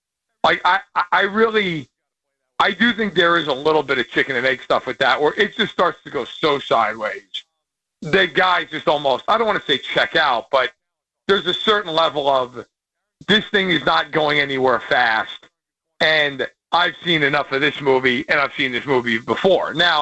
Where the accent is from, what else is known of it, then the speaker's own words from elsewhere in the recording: New York, United States; I grew up in New York. Like, let's be real. It's always a circus in New York.